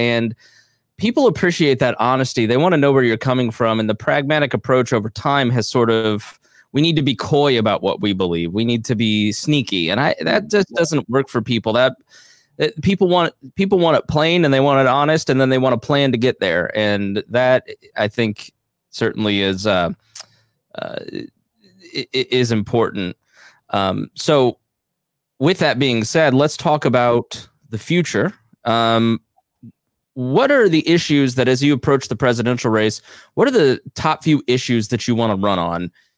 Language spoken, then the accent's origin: English; Indiana, United States; even though I'm from Indiana and I'm, you know, a former member of the cabal